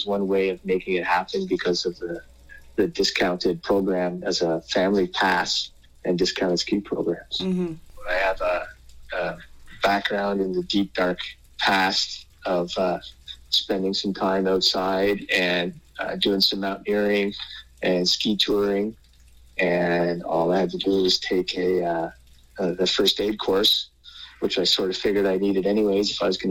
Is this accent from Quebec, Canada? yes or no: yes; Montreal, Quebec, Canada; also born or lived in Ottawa; I grew up playing hockey in Montreal and Ottawa